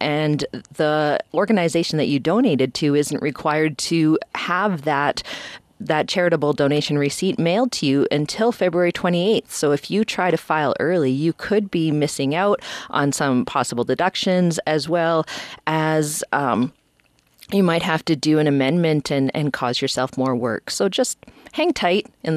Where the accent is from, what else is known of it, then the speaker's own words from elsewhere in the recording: Prince George, British Columbia, Canada; I am a married mother of six, 37-year-old woman here, born and raised in Prince George